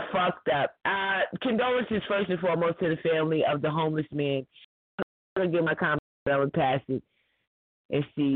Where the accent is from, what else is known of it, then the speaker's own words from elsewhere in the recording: New York, United States; I mean, I'm born and raised in New York.